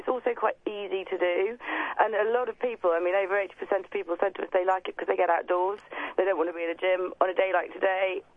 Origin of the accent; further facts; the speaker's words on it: Chester, North West England, United Kingdom; I come from Chester, so we're very lucky to have Wales nearby, so North Wales, the Welsh Coastal Path.